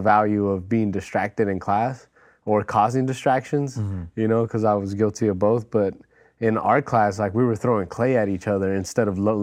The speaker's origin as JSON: {"language": "English", "town": "San Francisco", "region": "California", "country": "United States", "tie": "born or raised there", "said": "But, you know, growing up in Noe Valley, there at home, it wasn't prevalent, but there was art stores nearby."}